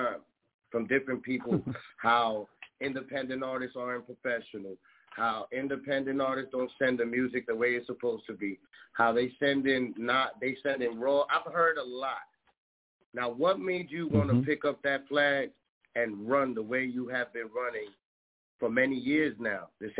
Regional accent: Bronx, New York, United States; I'm from Gun Hill Project, across the street from Immaculate Conception. If you know, you know. That's the Hollywood side, you heard? Yeah, big fact, Tulane. Born and raised right next to Evander.

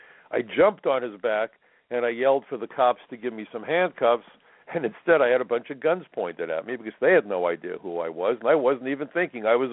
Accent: United States; I'm from the United States, and in fact, I'm a federal agent back home.

